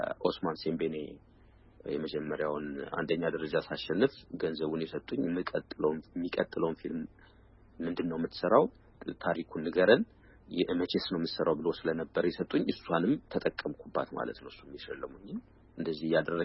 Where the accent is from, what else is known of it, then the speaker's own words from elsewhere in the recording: Addis Ababa, Ethiopia; moved away as an adult; now in abroad; ውጭ ሀገር ብኖርም ያደግኩት ትልቅ እስከሆን ድረስ የኖርኩት ኢትዮጵያ ውስጥ ነው፣ አዲስ አበባ ነው።